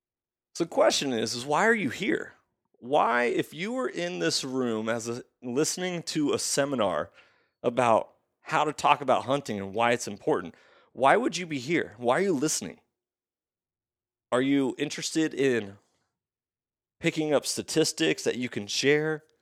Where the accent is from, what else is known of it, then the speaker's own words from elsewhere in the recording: United States; Now, I am an American, so we go through the democratic process, we vote, we have initiatives, we have all this process.